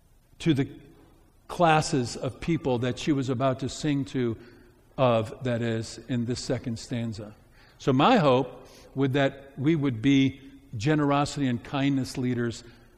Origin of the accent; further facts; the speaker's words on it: Missouri, United States; I grew up in Missouri, and so I grew up in, and I'm bitter about, not Missouri, I loved Missouri